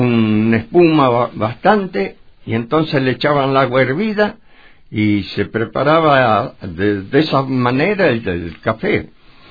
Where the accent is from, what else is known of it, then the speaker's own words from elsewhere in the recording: Argentina; Comprende, yo como argentino lo vi mal y me sentía mal.